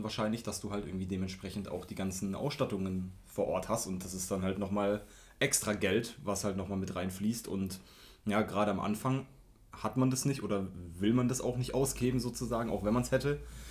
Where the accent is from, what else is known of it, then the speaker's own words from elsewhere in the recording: Schwenningen, Baden-Württemberg, Germany; Wo ich herkomme, in Schwenningen